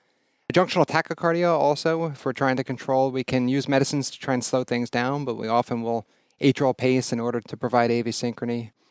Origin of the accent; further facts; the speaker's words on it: New York, United States; Sure. I grew up in New York.